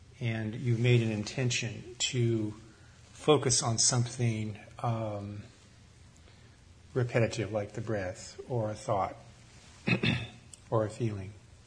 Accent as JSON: {"language": "English", "country": "United States", "said": "this is America, I'm an American, let's talk about here"}